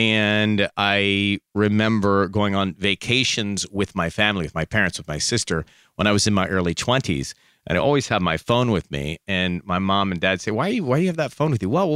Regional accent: Atlanta, Georgia, United States; moved away as an adult; now in Los Angeles, United States; I wanted to move to Los Angeles when I was growing up in Atlanta. I had a dream to do that when I was a teenager. I made that dream come true when I was 19, still a teenager.

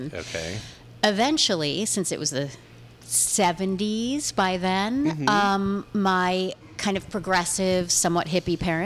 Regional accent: New York City, New York, United States; born there; I was born in New York. I very much identify to East Coast, an East Coast kind of aesthetic.

